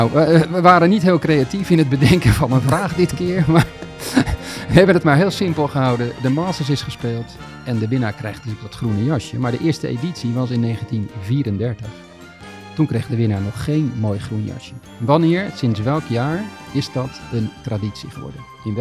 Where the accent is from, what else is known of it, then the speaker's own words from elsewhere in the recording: Rotterdam, South Holland, Netherlands; als Rotterdammer en seizoenkaarthouder van de aanstaande kampioen van Nederland.